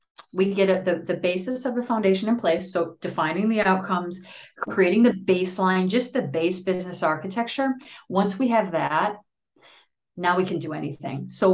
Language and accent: English; Wisconsin, United States; I'm from Wisconsin. I'm used to it.